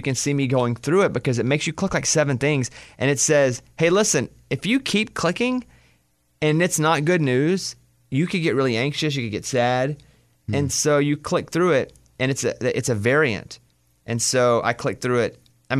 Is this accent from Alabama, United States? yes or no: no; Arkansas, United States; born there; I was born in Arkansas.